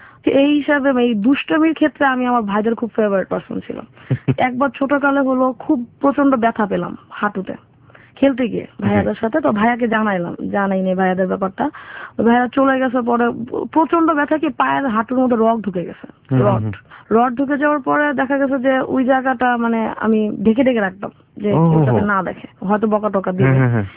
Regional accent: Dhaka, Dhaka Division, Bangladesh; born there; আমার জন্মস্থান হচ্ছে বাড্ডায়।

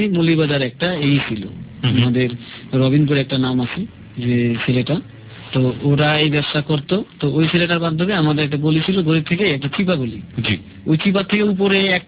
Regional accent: Dhaka, Dhaka Division, Bangladesh; আমরা তো এত ছোটতে বড় হয়েছি ঢাকা শহর

